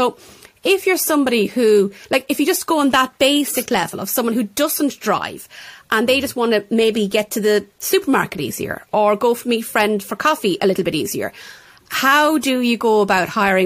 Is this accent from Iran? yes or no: no; Tullamore, Leinster, Ireland; I was born and raised in Tullamore. And I have to admit, I had a general assumption that if you grew up in the Midlands, you had a car.